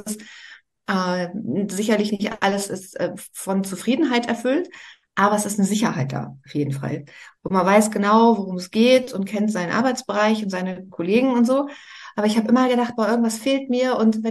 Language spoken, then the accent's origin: German; Rostock, Mecklenburg-Vorpommern, Germany; ich komme gebürtig aus Rostock und ich bin genauso in die Wendezeit reingekommen, da war ich 16